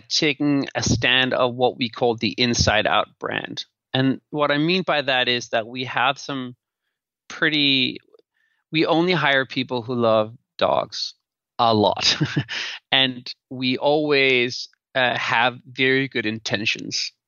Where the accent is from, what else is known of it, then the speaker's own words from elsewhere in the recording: Denmark; And now I'm from Denmark, which is like a very equal society.